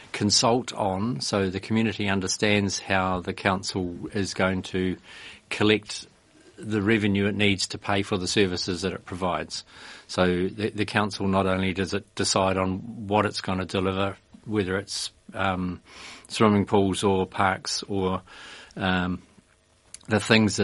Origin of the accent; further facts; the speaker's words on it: Wellington, New Zealand; born there; also born or lived in United Kingdom / Auckland; I was born in the Wairarapa, moved away and worked in various places, including the UK. Came back and was living in Auckland and decided I had a family, young family, and I wanted to bring them up in a rural setting. So I moved back to the Wairarapa